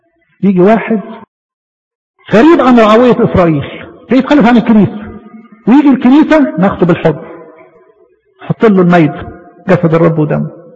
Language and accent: Arabic; Egypt; عندنا في مصر يروح قايم ايه عارفش انت رمله معاهم ايه مش عارف. ما ينفعش هنا.